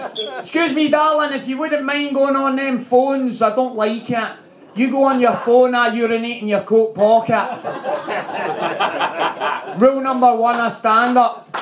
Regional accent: Scotland, United Kingdom; now in London, United Kingdom; I have the misfortune of having to live in London. And being Scottish and living in London

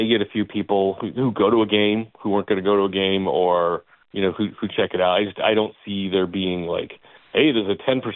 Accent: Chicago, Illinois, United States; And, you know, I mean, growing up in Chicago, there were a handful of youth hockey teams, but there wasn't much.

